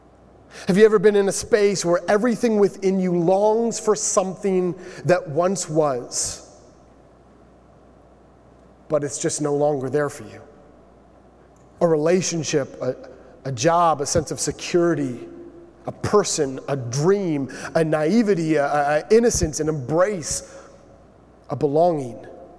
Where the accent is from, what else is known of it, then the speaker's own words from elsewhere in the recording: Canada; We're Canadian.